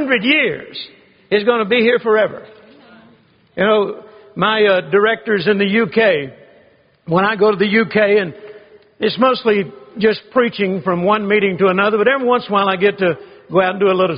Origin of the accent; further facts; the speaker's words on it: Shreveport, Louisiana, United States; also born or lived in Vicksburg; I was born in 1946 in Mississippi, Vicksburg, Mississippi. My dad worked for General Motors all of my young life. He was a paint and body man. He moved us to Shreveport, Louisiana in 1951.